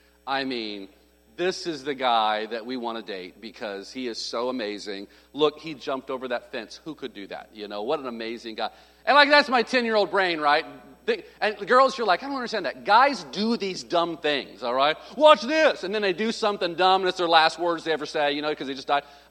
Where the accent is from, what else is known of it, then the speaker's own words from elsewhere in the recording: Arkansas, United States; Folks, I'm from Arkansas. What major ocean is around Arkansas? It's a swamp over here.